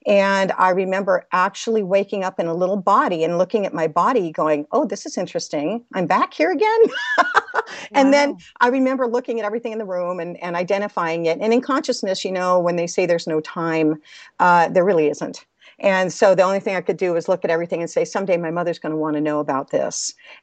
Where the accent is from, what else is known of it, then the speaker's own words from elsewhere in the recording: Los Angeles, California, United States; born there; I was born in Los Angeles, California.